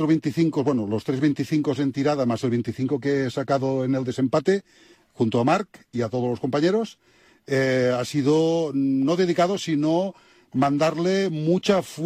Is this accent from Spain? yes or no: yes; Lleida, Catalonia, Spain; somos de Lérida, Lérida es una ciudad pequeña